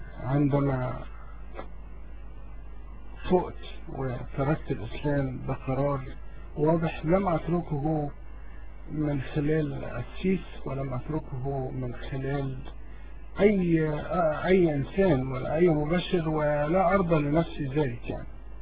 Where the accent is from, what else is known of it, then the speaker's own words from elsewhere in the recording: Egypt; born there; ليس أصل مصري يعني، إن كنت أنا اتولدت في مصر